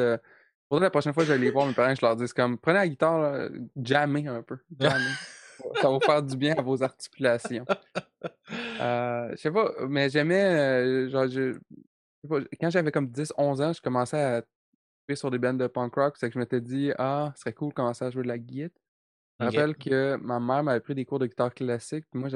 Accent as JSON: {"language": "French", "town": "Rimouski", "region": "Quebec", "country": "Canada", "said": "puis je viens de Rimouski."}